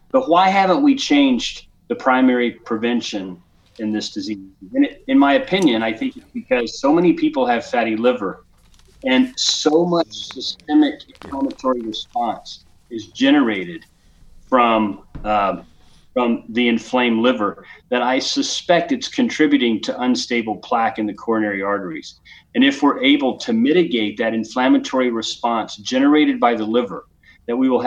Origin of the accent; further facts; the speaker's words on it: Texas, United States; Well, given that I'm from Texas